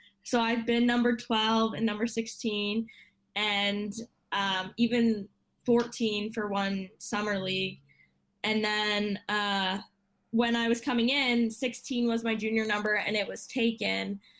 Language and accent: English; Canada; Being Canadian, I think we were born with skates on a lot of the time.